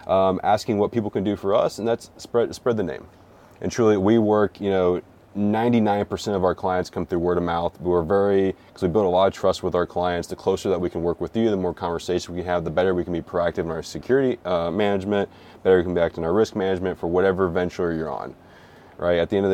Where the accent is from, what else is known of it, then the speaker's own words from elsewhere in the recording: Wyoming, United States; Growing up in Wyoming for a little bit, it was a little bit kind of homage back to my childhood as well.